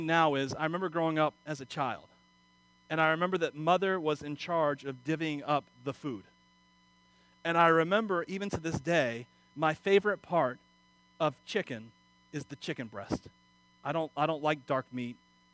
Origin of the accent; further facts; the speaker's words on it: Wauchula, Florida, United States; Now, I know only, all I know, by the way, about meat and cattle is because I'm from Wachula, Florida.